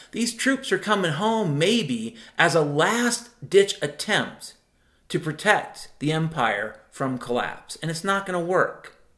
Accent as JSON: {"language": "English", "town": "Mount Vernon", "region": "Washington", "country": "United States", "tie": "born or raised there", "said": "But I grew up in Mount Vernon, Washington. That's a place I was born."}